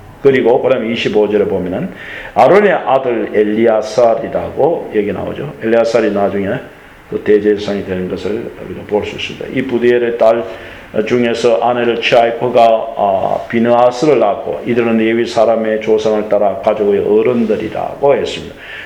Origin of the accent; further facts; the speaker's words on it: Gyeongsang, South Korea; 나는 경상도 사람이고, 여기에서 제2인이고